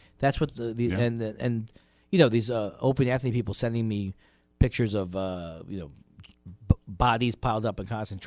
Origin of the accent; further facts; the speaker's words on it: Long Island, New York, United States; those are the people I grew up with on Long Island who were bullies